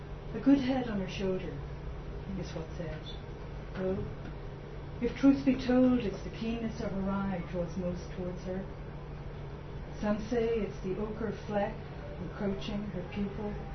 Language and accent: English; Sandycove, Leinster, Ireland; I grew up in Sandy Cove, overhead a pub